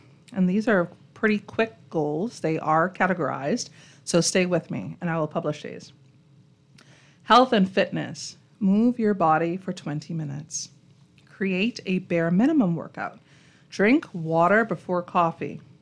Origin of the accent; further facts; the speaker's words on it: Long Island, New York, United States; I'm from Long Island, my hand heavy